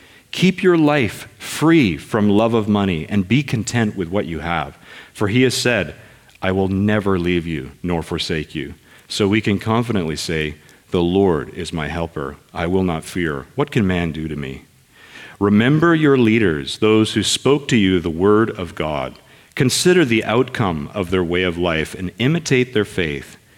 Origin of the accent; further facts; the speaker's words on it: Canada; he discovered that I was from Canada, I wasn't from the States